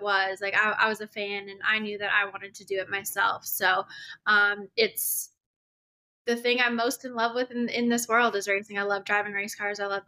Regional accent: Winnipeg, Manitoba, Canada; now in United States; I'm from Winnipeg, Manitoba, Canada, now living in the U.S., where I moved here to pursue my dreams as a NASCAR driver. Originally grew up racing on dirt tracks in the northern states

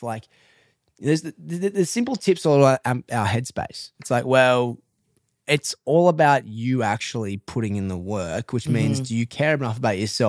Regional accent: Australia; not a lot of people are like me and are snobbish about their coffee as an Aussie

